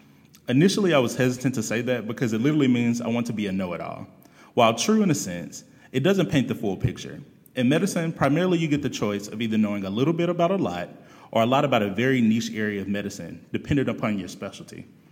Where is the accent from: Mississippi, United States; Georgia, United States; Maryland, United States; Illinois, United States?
Mississippi, United States; Byron; I'm from Byron, Mississippi, and my current specialty of interest includes internal medicine and anesthesia.